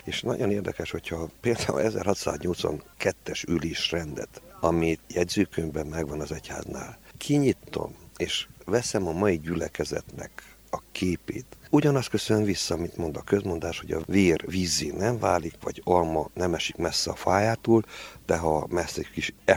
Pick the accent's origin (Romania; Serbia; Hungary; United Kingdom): Romania; Nagygalambfalva, Harghita; 2003-tól vagyok ide az a szülőfalumban, akkor az 14 év.